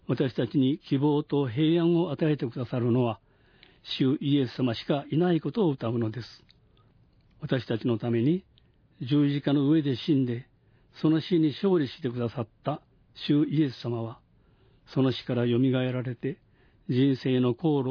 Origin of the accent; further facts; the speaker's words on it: Shimizu, Kochi, Japan; 私の生まれ育った土地は高知市から西へ150キロメートル、四国の南の外れ、足摺岬にほど近い清水という田舎町です。